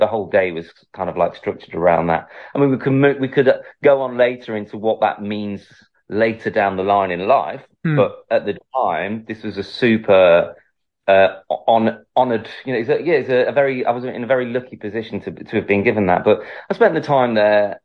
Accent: Manchester, North West England, United Kingdom; I'm originally from Manchester

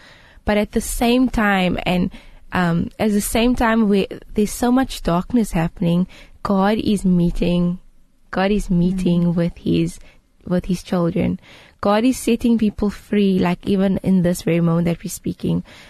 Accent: Pretoria, Gauteng, South Africa; I mean, I'm from Pretoria, and it's amazing.

